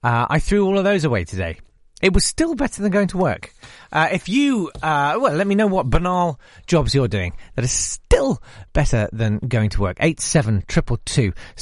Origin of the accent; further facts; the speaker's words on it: United Kingdom; So I wrote a sort of rap I threw down, as only British white middle-aged men can do, with pretty much everyone else in the schedule